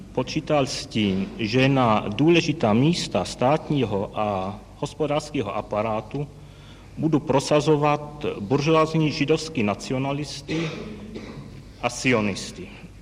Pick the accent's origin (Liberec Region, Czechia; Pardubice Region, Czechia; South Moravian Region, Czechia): Liberec Region, Czechia; Jablonec nad Nisou; born there; now in Prague, Czechia; V Jablonci nad Nisou.